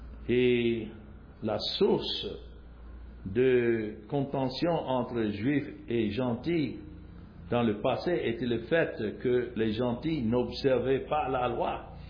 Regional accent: United States; Je suis américain, mais nous avons d'autres du Canada, d'autres d'Afrique

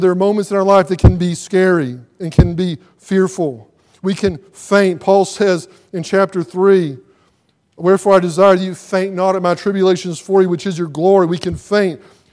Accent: Texas, United States; now in Ohio, United States; we live in Ohio now. We're so thankful to live there. We love it. But I'm a Texan.

